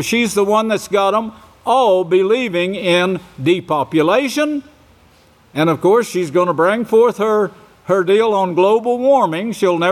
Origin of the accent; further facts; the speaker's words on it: Oklahoma, United States; born there; now in Texas, United States; Now, I was born in Oklahoma, but Yahweh had a place for me somewhere else